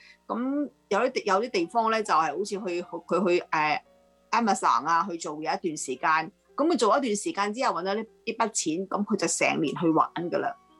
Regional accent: China; 但其實中國真係好多地方，即係其實我未去過。雖然我喺嗰度長大。

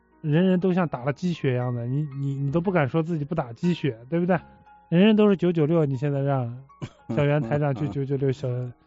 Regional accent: China; 给这个我们中国人都开开思路嘛

